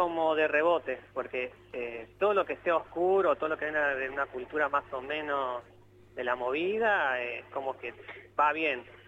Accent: Buenos Aires, Argentina; now in Mendoza, Argentina; yo soy de Buenos Aires, hace unos años estoy viviendo en Mendoza.

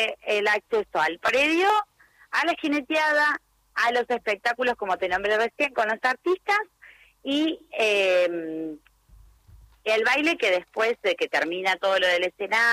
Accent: Coronel Vidal, Buenos Aires Province, Argentina; Somos de acá de Coronel Vidal que nos unimos para realizar nuestra fiesta.

